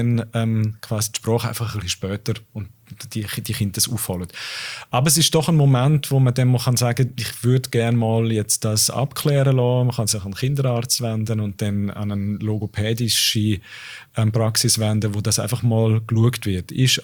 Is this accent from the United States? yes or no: no; Switzerland; Ich bin als Deutscher in der Schweiz aufgewachsen. Wir haben daheim Hochdeutsch geredet. Ich habe Schweizerdeutsch geredet in der Schule.